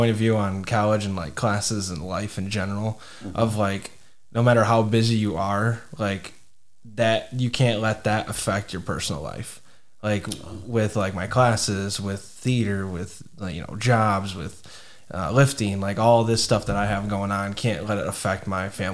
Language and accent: English; Durand, Michigan, United States; I'm from Durand, Michigan, which is by Flint. It's just 10 minutes west of Flint.